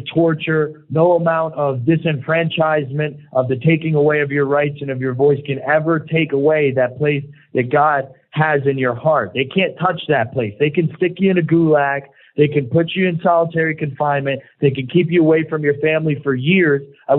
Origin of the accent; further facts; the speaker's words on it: United States; So I'm doing my duty humbly as an American patriot to try to restore liberty to this country